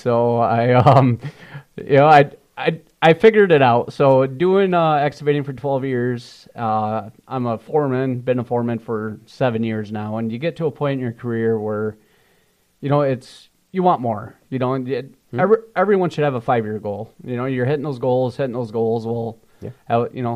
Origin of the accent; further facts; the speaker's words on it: Palo, Michigan, United States; also born or lived in Lowell / Alto; So I grew up in Palo, Michigan for about 10 years of my life. Then moved to Lowell, Michigan, raised on a farm over in Alto.